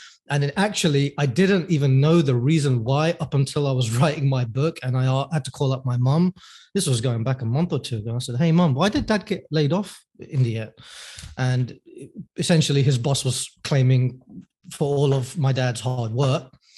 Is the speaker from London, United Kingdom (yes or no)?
yes; Hounslow, London, United Kingdom; born there; So I was born in West London. It's a small town called Hounslow. It's about 15 minutes away from Heathrow. So it's not in Notting Hill or central London or any of the nice parts. It's more in a working class environment. My family, so I'm Muslim